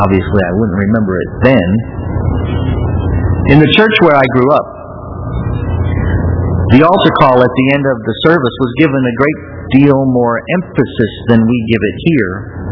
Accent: St. Louis, Missouri, United States; Yogi Berra is from St. Louis, which I guess is my hometown. I could be more specific than that, but he was one of the hometown heroes

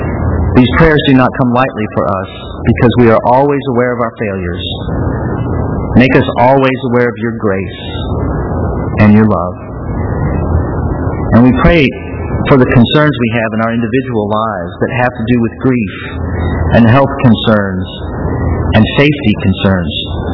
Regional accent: Staunton, Illinois, United States; As you know, I came from Staunton, Illinois, which it would surprise me if anybody knew where that was, which is a little town of about 5,000 people

